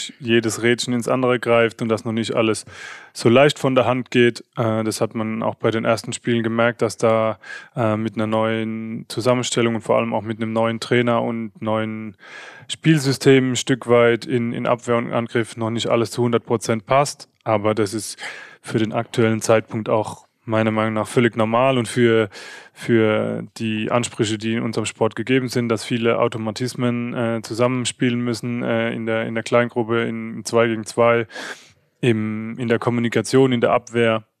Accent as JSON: {"language": "German", "town": "Mannheim", "region": "Baden-Württemberg", "country": "Germany", "tie": "born or raised there", "also_born_or_lived": "Heidelberg", "said": "Hier bin ich groß geworden in Mannheim, in Heidelberg. Hier habe ich mein ganzes Leben verbracht und hatte jetzt einen Ausflug nach Frankreich, nach Paris"}